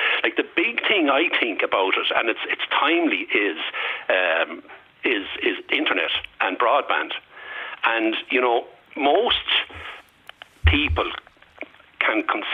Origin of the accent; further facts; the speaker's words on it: Dublin, Leinster, Ireland; I come from Dublin. I was born and reared. I played football for Kilmacud Crows.